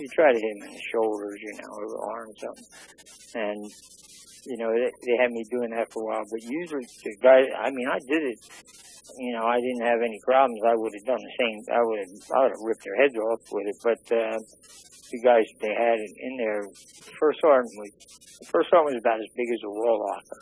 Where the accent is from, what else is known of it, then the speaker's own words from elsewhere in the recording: Philadelphia, Pennsylvania, United States; So he was from New York, and I was from Philly.